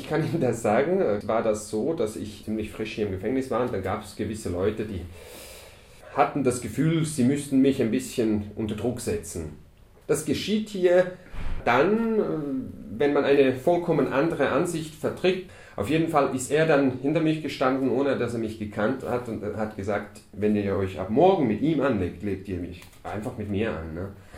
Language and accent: German; Switzerland; Und ich bin hier in der Schweiz aufgewachsen